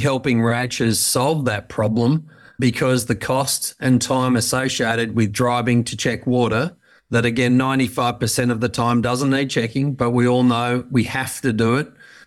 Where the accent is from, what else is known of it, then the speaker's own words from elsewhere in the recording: Australia; I grew up on ranches in Northern Australia